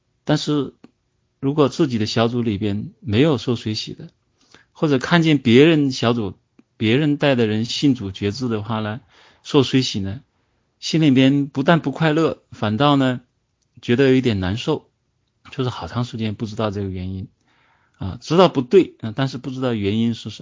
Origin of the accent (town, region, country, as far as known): China